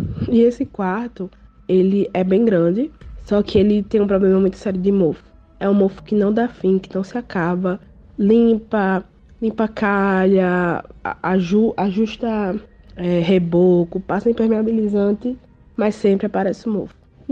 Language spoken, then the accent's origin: Portuguese; Natal, Rio Grande do Norte, Brazil; Sou de Natal, do Rio Grande do Norte.